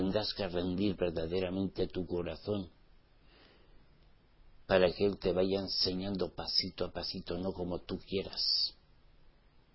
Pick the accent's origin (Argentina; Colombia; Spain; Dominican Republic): Spain; Claro, será porque somos españoles, será por eso.